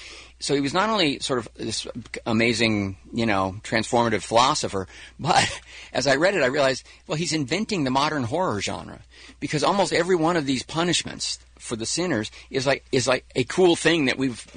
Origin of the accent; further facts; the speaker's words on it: United States; it's always interesting for me as an American because these are really international movies.